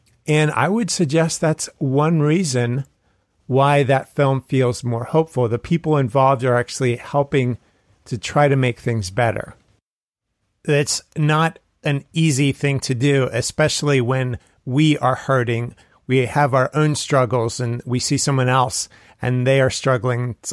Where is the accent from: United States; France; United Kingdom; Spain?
United States; New York; born there; I have some family in Arkansas as well, and I was born in New York.